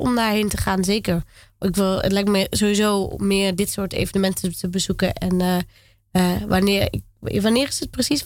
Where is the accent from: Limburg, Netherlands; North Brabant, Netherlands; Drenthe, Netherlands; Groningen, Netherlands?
Groningen, Netherlands; now in Amsterdam, Netherlands; Ik kom uit Groningen officieel. Ja. En mijn familie woont allemaal in de Assen, de meeste. Van de Molukse kant, eigenlijk. En, maar ik heb bewust voor Amsterdam gekozen 8 jaar geleden.